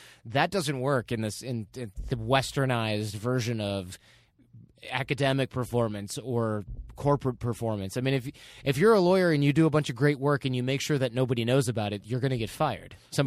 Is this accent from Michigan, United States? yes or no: yes; Michigan, United States; And I grew up in Michigan with a dad who worked at a Ford plant and a mom who was a public school teacher.